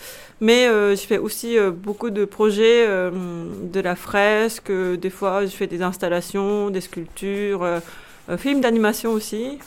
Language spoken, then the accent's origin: French; Japan; French is a second language; moved away as an adult; now in France; ça fait 13 ans ou 14 ans que je suis en France. Et je suis japonaise, je suis née au Japon, j'ai grandi au Japon, mais je suis arrivée en France quand j'avais 22 ans.